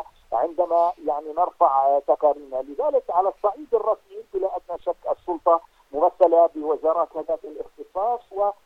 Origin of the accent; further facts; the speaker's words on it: Palestine; من الأهمية لنا كفلسطينيين أن نحسن